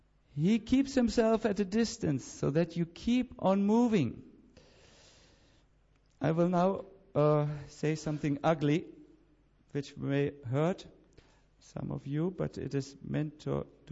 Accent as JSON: {"language": "English", "country": "Sweden", "second_language": "English", "said": "I will now tell you, because I'm from Sweden, a story from Sweden, which is so true."}